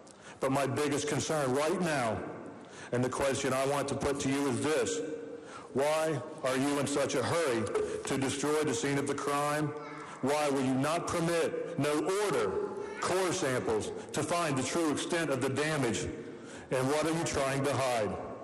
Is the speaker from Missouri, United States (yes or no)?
no; West Virginia, United States; I was born and raised in West Virginia. My family, as far back as I know, is from West Virginia.